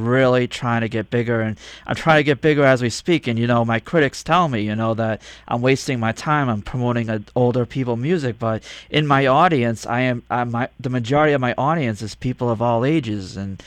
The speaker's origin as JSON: {"language": "English", "country": "United States", "tie": "born or raised there", "said": "Since I grew up on the Rhode Island border, I got to hear two oldies stations"}